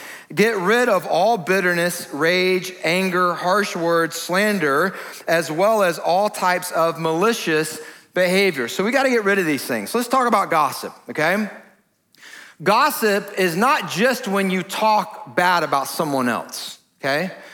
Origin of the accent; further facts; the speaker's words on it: Georgia, United States; now I was raised in Georgia, so we just say cuss, all right?